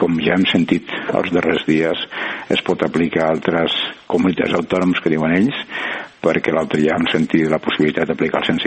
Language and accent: Catalan; Catalonia, Spain; avui estem donant un pas, nosaltres com a catalans, per aconseguir el que volem